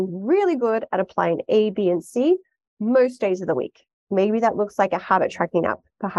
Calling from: Singapore; when you live on the equator, which I'm calling from Singapore today.

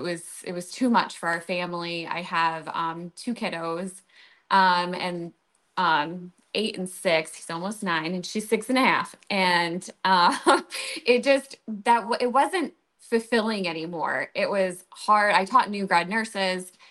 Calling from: Michigan, United States; So I'm calling in from Michigan.

